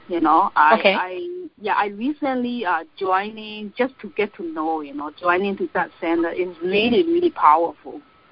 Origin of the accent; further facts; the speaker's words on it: Myanmar; No, I'm from Burma, Myanmar.